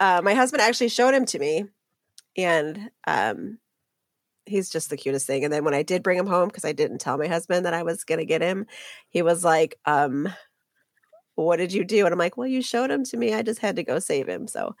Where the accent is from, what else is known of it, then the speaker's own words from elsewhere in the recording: Illinois, United States; I am from Illinois. I live in a small town here in Illinois with my husband, Mike, and our kids and two dogs.